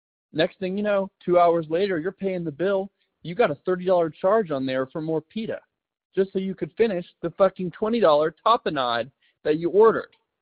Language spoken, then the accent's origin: English; Alabama, United States; I'm from the South. I'm from Alabama. And back there, down there